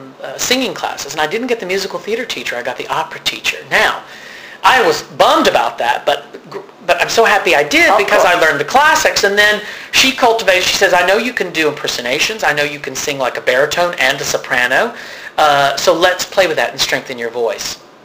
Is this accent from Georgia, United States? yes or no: yes; Georgia, United States; I grew up in Georgia. It was just not something you did.